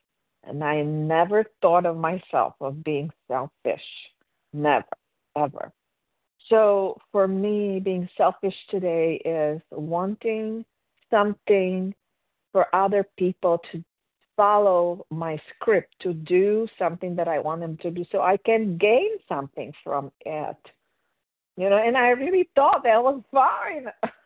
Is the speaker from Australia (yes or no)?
no; Romania; now in United States; I'm originally from Romania